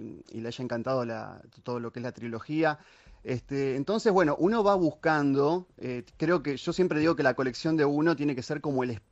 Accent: San Martín, Buenos Aires Province, Argentina; De provincia, yo soy de San Martín.

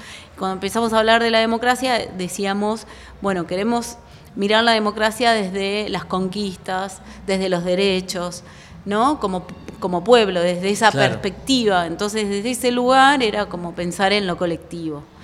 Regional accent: San Luis, Argentina; vine de San Luis porque yo soy puntana

